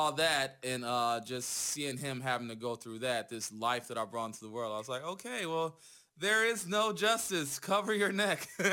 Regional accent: Cleveland, Ohio, United States; growing up in Cleveland, I grew up on the east side in the shittier parts that everybody drives fast through.

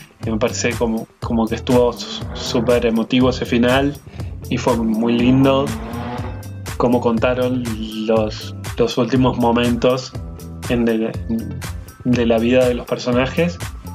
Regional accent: Argentina; nosotros como argentinos

